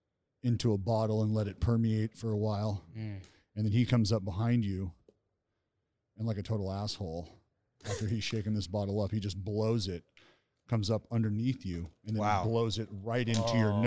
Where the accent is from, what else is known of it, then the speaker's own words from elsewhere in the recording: California, United States; Wow. I'm from California, and I take strong offense to that.